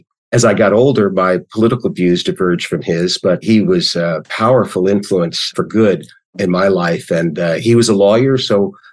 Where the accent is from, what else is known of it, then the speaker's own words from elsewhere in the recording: McLean, Virginia, United States; So both my wife and I are products of the public school system in Fairfax County, Virginia. I grew up in McLean, Virginia, but my roots go even deeper than that.